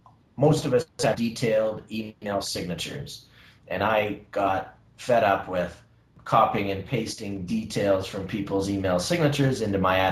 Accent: Toronto, Ontario, Canada; also born or lived in Russia; I'm from Toronto originally, and I've spent the majority of my career doing entrepreneurial ventures. I was in Russia for about 7 years.

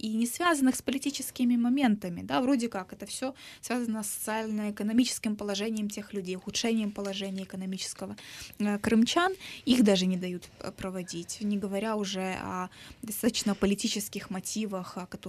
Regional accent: Crimea, Ukraine; now in Kyiv, Ukraine; в Крыму мы являемся коренным народом Украины и Крыма.

